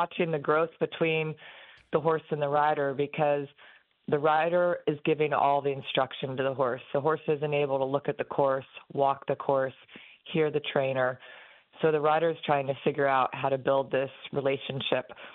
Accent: Indiana, United States; I grew up in Indiana, down the street from a farm where my best friend had chickens, horses, goats, cows.

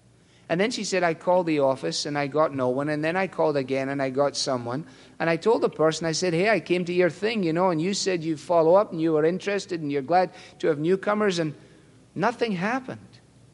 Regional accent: Glasgow, Scotland, United Kingdom; I was brought up in Glasgow. Glasgow was the second city of the British Empire.

